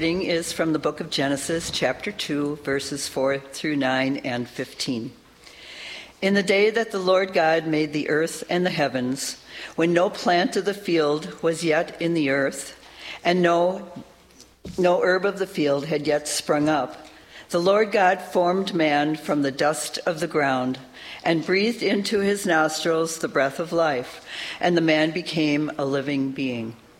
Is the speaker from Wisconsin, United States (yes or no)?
yes; Sheboygan, Wisconsin, United States; I grew up in Sheboygan on the shores of Lake Michigan, and I knew early on that it was a special place.